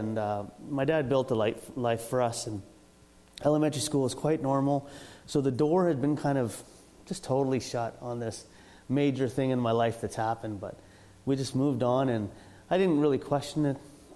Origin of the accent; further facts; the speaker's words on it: Gumti, Punjab, India; born there; So I was born in India, in a small village, probably less than 1,000 people, less than the amount of people that are on the island here.